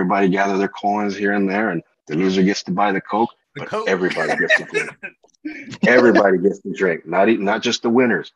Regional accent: Mexico City, Mexico; I'm from Mexico City, but my family, my grandfather, they grew up in a smaller town

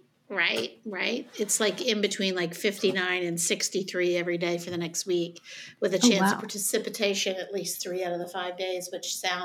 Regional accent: England, United Kingdom; I'm English as they come.

